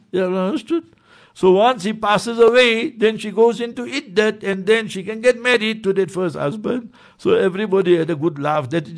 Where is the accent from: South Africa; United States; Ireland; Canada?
South Africa; Heidelberg, Gauteng; In South Africa also we know that. I know in my hometown, Heidelberg, an incident took place many, many years ago.